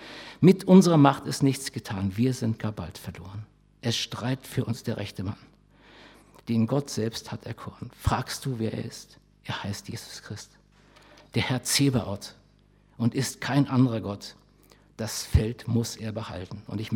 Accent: Germany; wie können wir als Deutsche mit der Schuld, die wir uns jetzt im Grunde doppelt aufgeladen haben, einmal im Dritten Reich und jetzt wieder

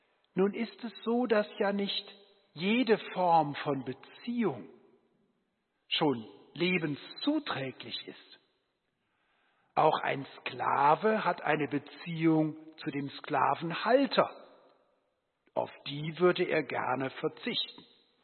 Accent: Cologne, North Rhine-Westphalia, Germany; born there; meine Großmutter in Köln, wo ich geboren bin

